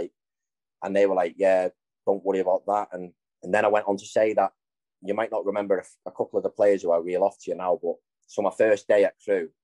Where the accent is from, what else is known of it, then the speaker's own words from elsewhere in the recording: Widnes, North West England, United Kingdom; just from outside Liverpool, obviously, like you said, from Widnes, and Dougie would tell you that I'm not a Scouser.